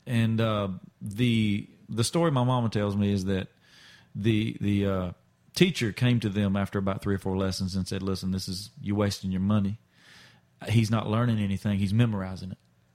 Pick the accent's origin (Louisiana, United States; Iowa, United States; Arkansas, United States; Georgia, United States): Georgia, United States; Lyons; South Georgia, a little town called Lyons, Georgia.